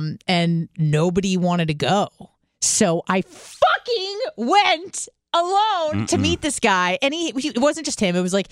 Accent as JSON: {"language": "English", "town": "Carlsbad", "region": "California", "country": "United States", "tie": "born or raised there", "said": "Yes. Well, it was Carlsbad, North County."}